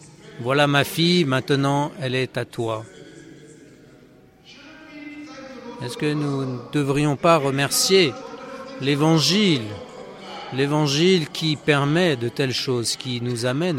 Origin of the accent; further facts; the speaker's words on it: Msinga, KwaZulu-Natal, South Africa; je suis aussi originaire de Msinga. Msinga, c'est une région après Tugela-Ferry.